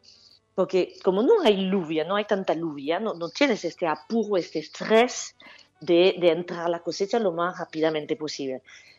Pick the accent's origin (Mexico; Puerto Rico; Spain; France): France; Carcassonne, Occitania; Spanish is a second language; moved away; yo siempre me fui de Carcassonne, dije yo, nunca voy a trabajar en viña, pero nunca